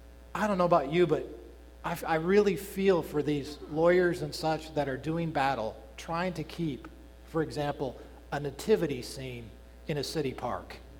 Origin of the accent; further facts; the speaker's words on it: Union Grove, United States; I grew up in Union Grove, 3,000 people.